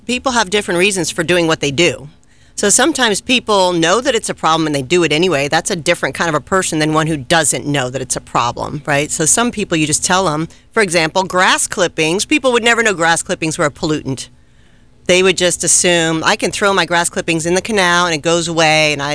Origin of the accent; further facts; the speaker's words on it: Florida, United States; I grew up in South Florida. I was a surfer. I liked to go diving. I liked to go down to the Keys.